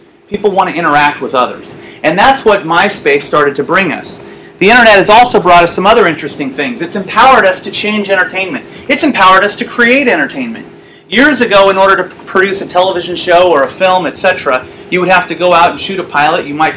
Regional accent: Newport Beach, California, United States; I'm from California, and that was down in the Newport Beach area.

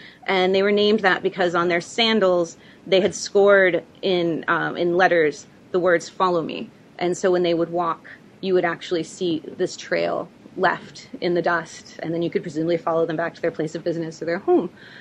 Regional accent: New York, United States; Sorry, being a New Yorker.

